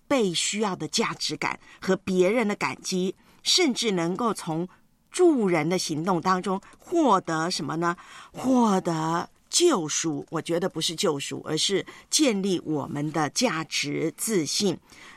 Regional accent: China; 我们中国人骑马嘛

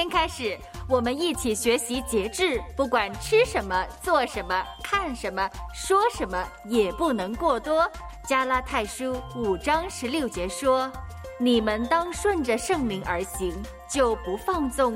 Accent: Hong Kong; accent: Hong Kong Mandarin; 其实我们也是港普话

